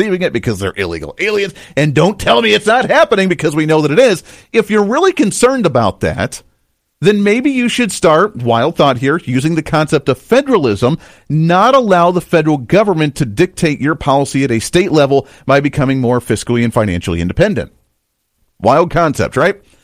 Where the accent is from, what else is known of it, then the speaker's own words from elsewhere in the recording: Ohio, United States; not a big fan, I grew up in Ohio, not a big fan of the guy.